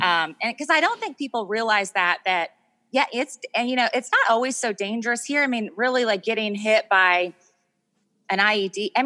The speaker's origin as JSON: {"language": "English", "country": "United States", "said": "I'm an American, and that comes with a whole set of privileges."}